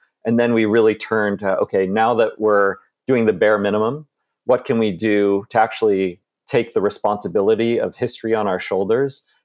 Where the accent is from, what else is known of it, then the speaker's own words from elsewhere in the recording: Tucson, Arizona, United States; I grew up in Tucson, Arizona, loved history, had amazing teachers that got me really into Native American culture.